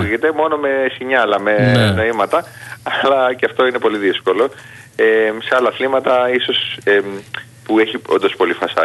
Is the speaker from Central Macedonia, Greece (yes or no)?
no; Corfu, Ionian Islands, Greece; πήγα και στην ιδιαίτερη πατρίδα μου, την Κέρκυρα